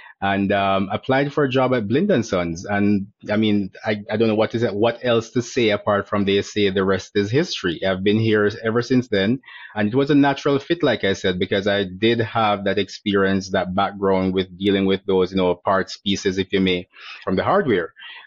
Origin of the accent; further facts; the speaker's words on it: Jamaica; I'm from Jamaica, firstly, and my parents.